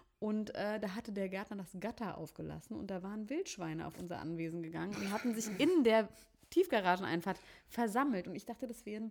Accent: Berlin, Germany; ich bin im Grunewald aufgewachsen.

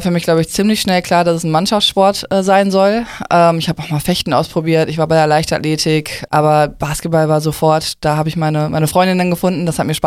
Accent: Essen, North Rhine-Westphalia, Germany; Natürlich, ich bin Essener Kind.

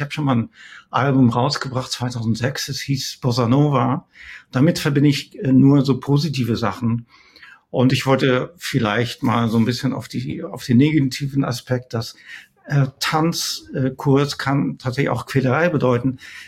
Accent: Netherlands; German is a second language; ich war eigentlich als Holländer, ist die englische Sprache einem noch viel, viel näher, glaube ich, wenn man in den 70ern aufwächst

